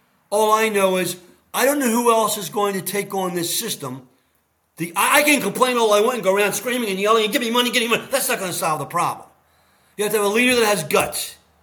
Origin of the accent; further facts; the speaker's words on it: Marcus Hook, Pennsylvania, United States; I grew up in Marcus Hook.